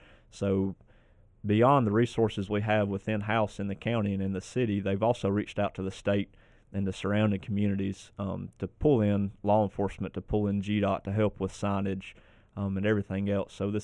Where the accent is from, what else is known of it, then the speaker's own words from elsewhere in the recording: Clayton, Georgia, United States; why Clayton is there and why it is what it is. But, you know, I kind of like to think of it. It is my hometown, and as I told you earlier, I've been there for about 4 to 5 generations.